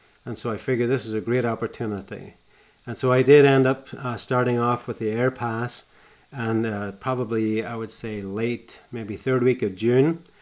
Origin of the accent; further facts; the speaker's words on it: Northern Ireland, United Kingdom; I even learned to do some shooting, something I'd never done growing up in Northern Ireland.